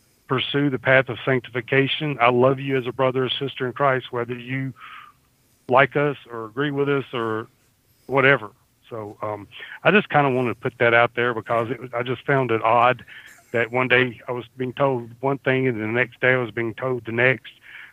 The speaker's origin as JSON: {"language": "English", "region": "the South", "country": "United States", "accent": "Southern", "said": "And some of you like my Southern accent. Some of you despise it. I can't do anything about that. It's just hardwired into who I am"}